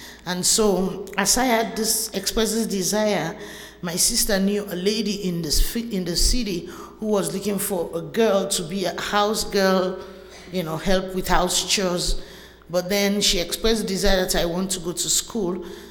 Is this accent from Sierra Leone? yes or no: yes; Sierra Leone; English is a second language; And I come from Sierra Leone. It's a very teeny country in Africa. It's small as the size of North Carolina.